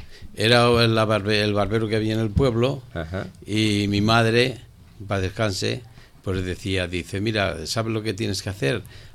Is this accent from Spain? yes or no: yes; Casas Altas, Valencian Community, Spain; Yo soy valenciano, de la provincia de València.